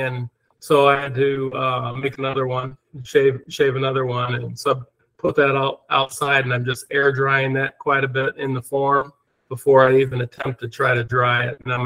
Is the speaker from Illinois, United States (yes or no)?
yes; Illinois, United States; Well, I grew up here in Northern Illinois, and you know, most of my life, you know, around here.